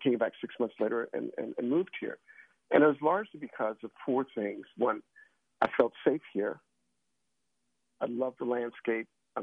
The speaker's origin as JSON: {"language": "English", "town": "St. Louis", "region": "Missouri", "country": "United States", "said": "I'm a transplant from St. Louis 42 years ago."}